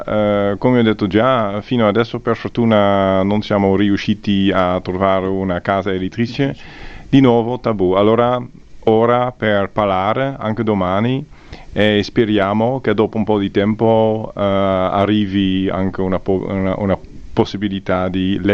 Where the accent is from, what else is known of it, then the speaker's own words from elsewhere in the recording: Netherlands; Italian is a second language; sono nato e cresciuto in Olanda, ho scritto il libro in olandese